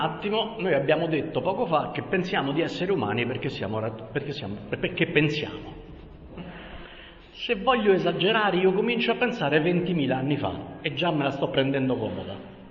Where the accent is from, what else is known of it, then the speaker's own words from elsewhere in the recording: Rome, Lazio, Italy; Essendo romano, spesso su sta frase mi inceppo